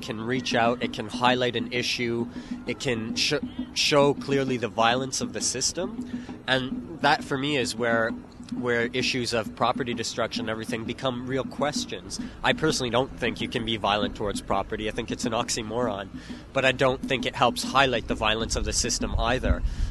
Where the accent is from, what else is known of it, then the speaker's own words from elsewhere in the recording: Montreal, Quebec, Canada; from Montreal